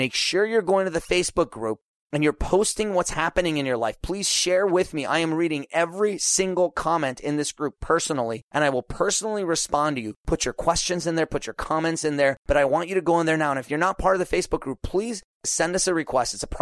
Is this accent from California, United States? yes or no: yes; California, United States; I'm from Orange County, and like, I don't see any Orange County people here.